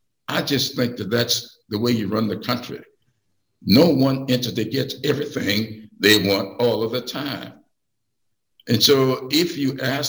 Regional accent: the South, United States; I grew up in the South. I grew up having to really not share a sidewalk with a white person.

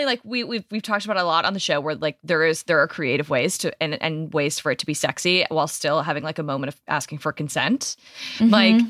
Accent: Michigan, United States; because I'm from Michigan.

